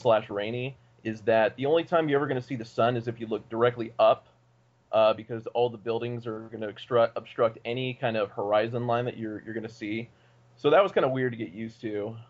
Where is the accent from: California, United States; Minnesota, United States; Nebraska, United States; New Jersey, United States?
California, United States; Bakersfield; also born or lived in Bay Area / Pacific Northwest; I was born in the Bay Area, so I kind of was already used to a big city atmosphere as a young kid, and then lived in Bakersfield, California for most of my life, so Southern California.